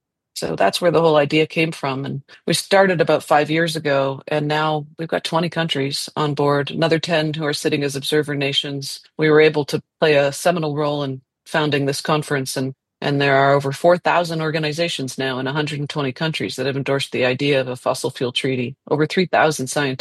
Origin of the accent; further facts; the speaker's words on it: Canada; I'm Canadian.